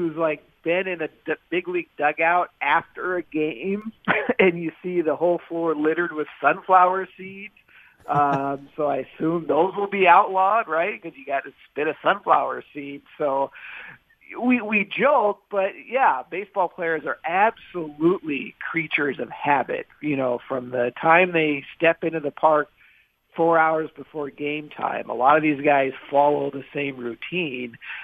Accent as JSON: {"language": "English", "town": "Seattle", "region": "Washington", "country": "United States", "said": "I'm from Seattle."}